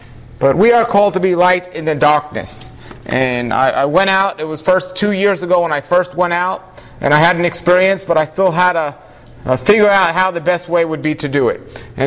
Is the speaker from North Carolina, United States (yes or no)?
no; New York City, New York, United States; See, I wasn't a believer growing up in New York City. I was first an atheist and then I was a New Ager.